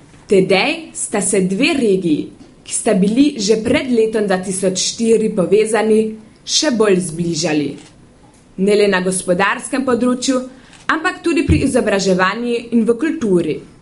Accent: Rinkolach, Carinthia, Austria; Obiskujem 8A razred slovenske gimnazije in prihajam iz Rinkol pri Plibaku.

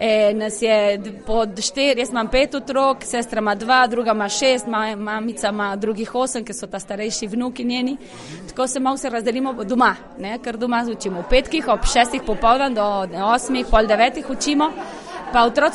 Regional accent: Tucumán, Argentina; Jaz sem iz Tucumana, to je severa Argentine, 1200 km oddaljena iz Buenos Airesa. Tam v Tucumanu nas ni veliko Slovencev, sta dve, tri družine.

